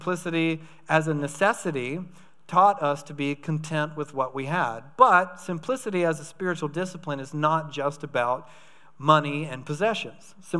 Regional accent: United States; And believe me, yes, I'm an American, so in the context of the whole world, I understand I am very rich

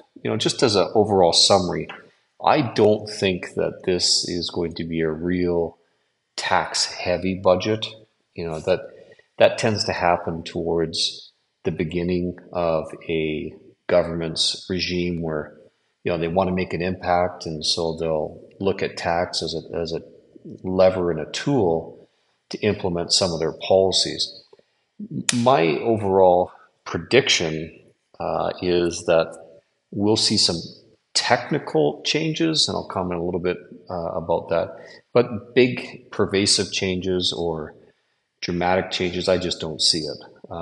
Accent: Canada; I'm a Canadian tax expert who has over 30 years of experience at a specialist level dealing with Canada-U.S. tax matters for the private client.

